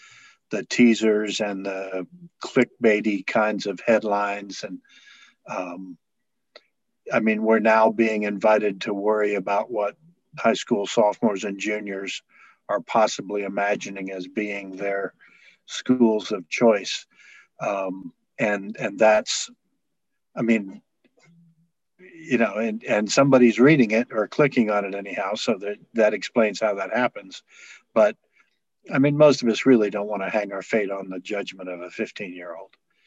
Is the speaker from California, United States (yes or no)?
no; Vermont, United States; born there; As Southern as you can be when you're born in Vermont, yes.